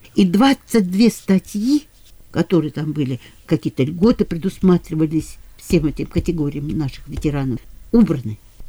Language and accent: Russian; Donetsk, Donetsk Oblast, Ukraine; Я из Донецка, да.